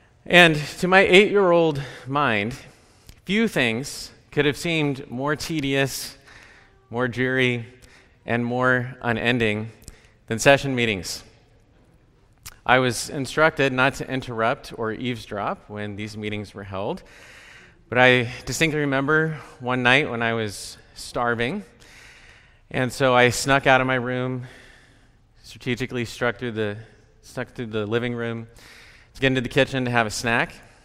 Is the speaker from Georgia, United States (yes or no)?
no; California, United States; I grew up in Southern California, so West Coast is familiar.